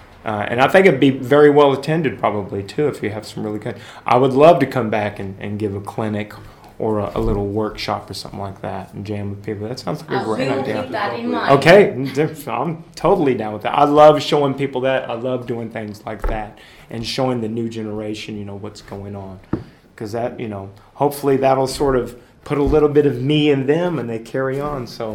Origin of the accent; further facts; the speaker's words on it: United States; Well, not really. I mean, we're still Americans. We're more American football.